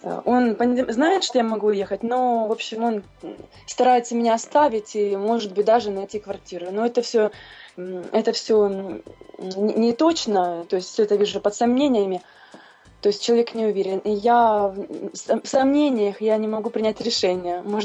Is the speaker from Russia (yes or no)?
no; Ukraine; now in Paris, France; потому что я живу во Франции, а сама я с Украины.